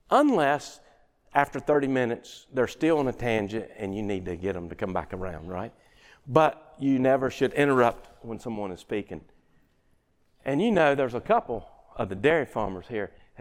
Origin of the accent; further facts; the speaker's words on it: the South, United States; And I grew up in the South.